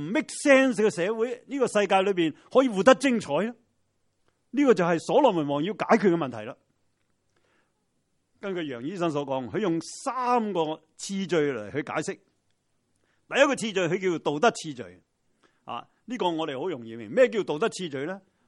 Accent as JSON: {"language": "Cantonese", "country": "China", "said": "好似我哋中国人话塞翁失马啫嘛"}